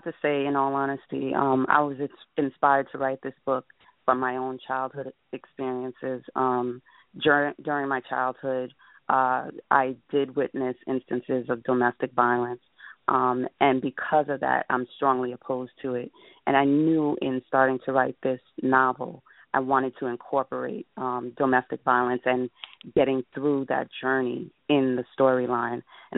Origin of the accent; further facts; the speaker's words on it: Nyack, New York, United States; now in Long Island, United States; We grew up in Rockland County, New York, more specifically Nyack, New York. I've since moved to Long Island, where I've lived for the past 10 years.